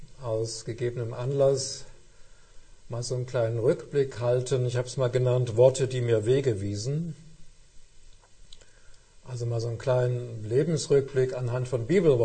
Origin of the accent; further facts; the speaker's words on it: Leipzig, Saxony, Germany; born there; Ich bin ja in Leipzig geboren worden, das ist schon eine Weile her. Mein Vater stammt auch von dort.